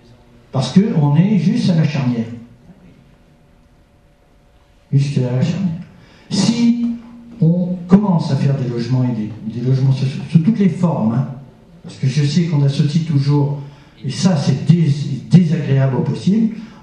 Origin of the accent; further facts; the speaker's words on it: Breuillet, France; born there; Moi, je suis né à Breuillet, il n'y avait pas de maison entre Breuillet et Lortuge.